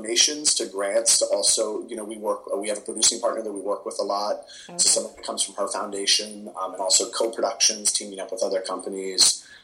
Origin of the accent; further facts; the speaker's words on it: California, United States; I grew up in the Bay Area theater community